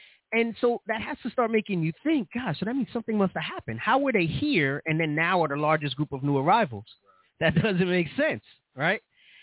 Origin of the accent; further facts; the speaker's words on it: Bronx, New York, United States; We grew up in the Bronx, bro. We used to get alcohol from the bodega ourselves.